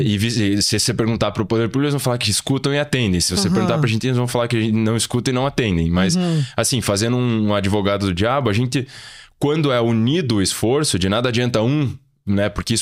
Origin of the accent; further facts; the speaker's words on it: Curitiba, Paraná, Brazil; eu sou nascido e criado em Curitiba, percebe.